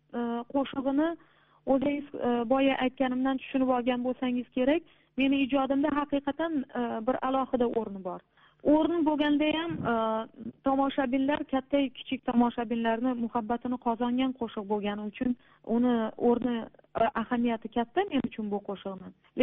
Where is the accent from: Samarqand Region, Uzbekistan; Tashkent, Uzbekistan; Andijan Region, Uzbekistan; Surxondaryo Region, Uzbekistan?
Samarqand Region, Uzbekistan; Samarkand; born or raised there